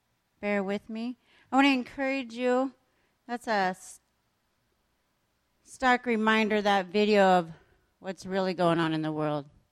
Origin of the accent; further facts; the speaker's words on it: Salem, Iowa, United States; I'm from Salem, Iowa. That's my home church.